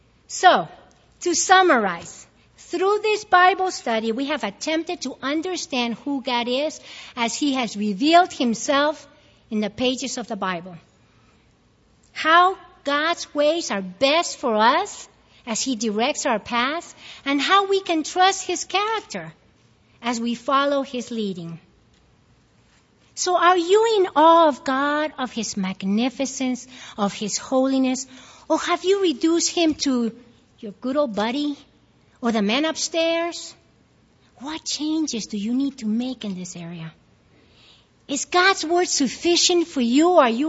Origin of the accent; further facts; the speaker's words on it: Peru; now in United States; I was born in Peru. My life was there. My family was there. My friends were there. I was happy. I was a real Peruvian. And then came a military dictatorship, and we moved to the States.